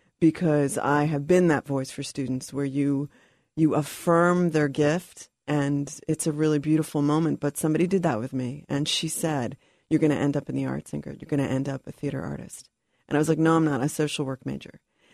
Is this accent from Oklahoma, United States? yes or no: no; New Jersey, United States; So I grew up in New Jersey, and my father was a Pentecostal preacher.